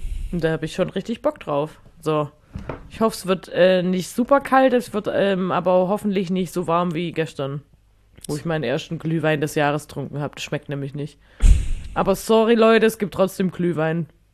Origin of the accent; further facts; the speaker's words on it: Baden-Württemberg, Germany; das ist so eine richtige Beleidigung, die man ernst meint als Schwabe.